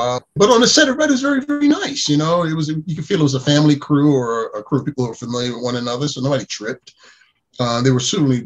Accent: New York City, New York, United States; while I was going to High School of Art and Design, I grew up in New York City.

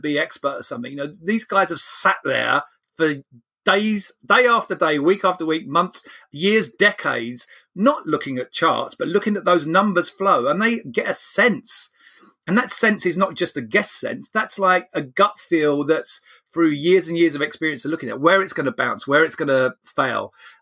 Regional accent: London, United Kingdom; I came from kind of quite a humble background. I grew up in the East End, and we didn't have a lot of money

